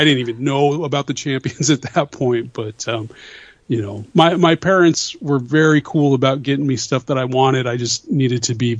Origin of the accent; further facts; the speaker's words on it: Colorado, United States; So, you know, I grew up in Colorado, so most comic book stores were owned by Chuck Rosansky.